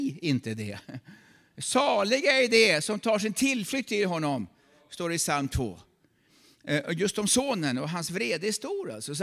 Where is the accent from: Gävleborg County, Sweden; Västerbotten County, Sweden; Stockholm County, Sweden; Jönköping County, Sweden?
Stockholm County, Sweden; Sigtuna; Jag kommer från Sigtuna och det känns gott att få vara här.